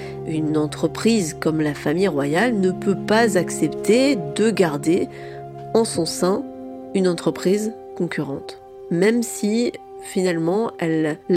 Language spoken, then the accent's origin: French; France; moi je pense qu'en tant que Française